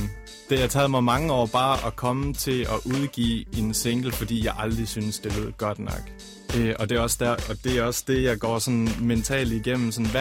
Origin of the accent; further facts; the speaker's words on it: North Denmark Region, Denmark; born or raised there; also born or lived in Aalborg